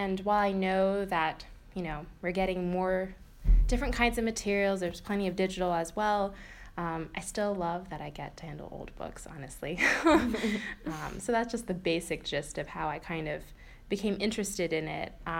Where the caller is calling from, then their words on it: Chicago, Illinois, United States; and I am being interviewed by …, and we're coming from Chicago.